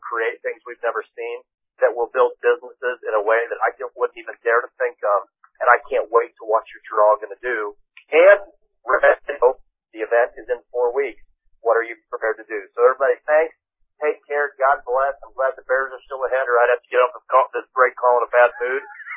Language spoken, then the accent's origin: English; Ireland; but I'm Irish.